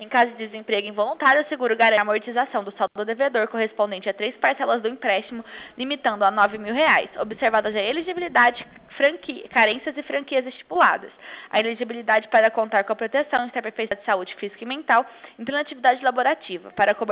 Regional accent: Franca, São Paulo, Brazil; eu não sou de Ribeirão, sou de Franca

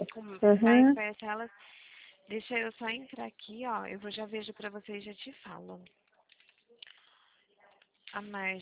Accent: Campinas, São Paulo, Brazil

